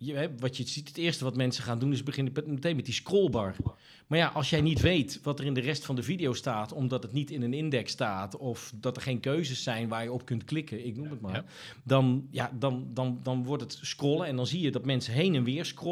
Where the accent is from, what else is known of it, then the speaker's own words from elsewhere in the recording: Tilburg, North Brabant, Netherlands; Ik kom uit Tilburg.